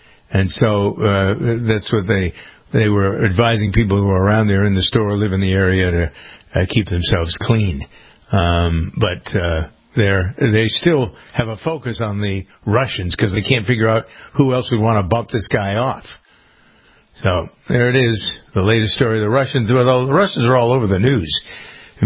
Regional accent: Framingham, Massachusetts, United States; My hometown of Framingham, we had a convent, an old retirement home for the brothers and sisters of the, whatever it was, Sisters of Mercy, I think.

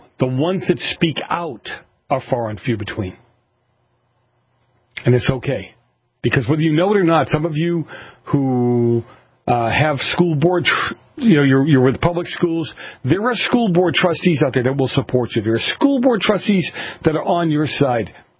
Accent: Boston, Massachusetts, United States; accent: Boston; Now, look, I'm from Boston, so I put an R where there aren't any R's, and I get rid of the R's where there are R's.

